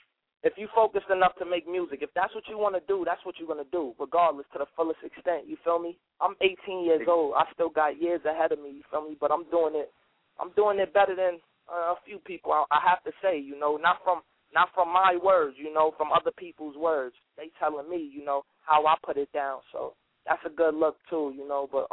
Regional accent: Bronx, New York, United States; I'm from the Bronx, man. My grind is singing and rapping.

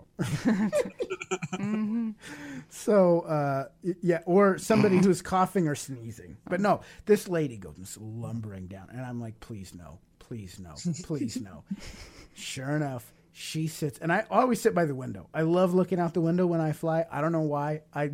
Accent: Russia; moved away as an adult; When we came from Russia, Jason was about 2 years old.

